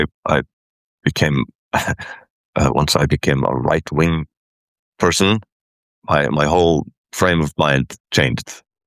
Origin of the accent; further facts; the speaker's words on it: Iceland; I grew up in Iceland.